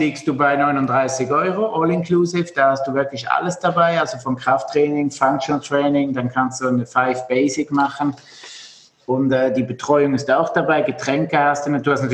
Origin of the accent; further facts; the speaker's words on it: Switzerland; moved away as an adult; now in Germany; Ja, also ich bin eigentlich ursprünglich Schweizer, komme aus der Schweiz, bin gelernter Physiotherapeut.